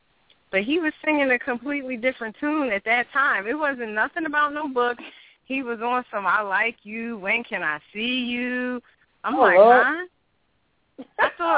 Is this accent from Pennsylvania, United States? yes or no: yes; Philadelphia, Pennsylvania, United States; I was doing a signing at Horizon. You know, that's in Philly. That's my hometown.